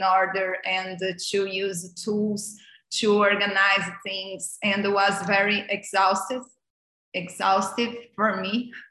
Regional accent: Brazil; I am from Brazil.

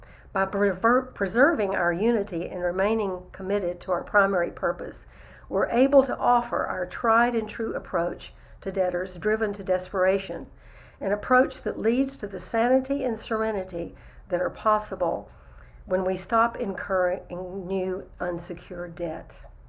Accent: Texas, United States; Remember, I'm a Texan

